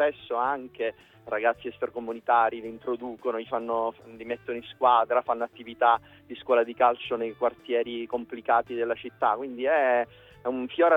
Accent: Palermo, Sicily, Italy; a cercare di dare il mio contributo da palermitano

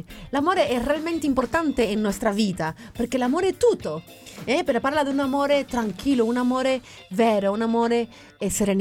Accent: Havana, Cuba; born there; Italian is a second language; Sono nata a Cuba, e Alamar è il quartiere di La Habana où sono nata.

